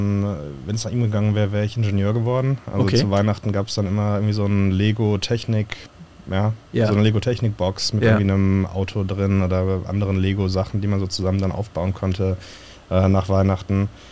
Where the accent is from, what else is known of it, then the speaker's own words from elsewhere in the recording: Frankfurt, Hesse, Germany; Ja, also ich bin im Frankfurter Raum aufgewachsen, Frankfurt am Main, nicht an der Oder.